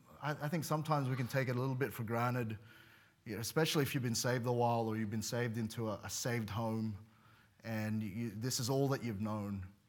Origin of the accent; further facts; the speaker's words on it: Plumpton, New South Wales, Australia; I had mentioned I grew up in Sydney, and he asked where, and of all the places, he asked where did I grow up, and I said Plumpton